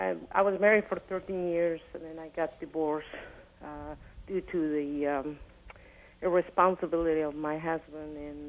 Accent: Mexico; it was a mention, I'm from Mexico, and I mentioned something about immigrants

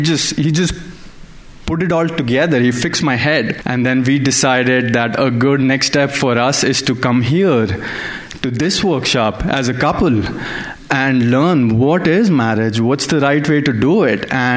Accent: India

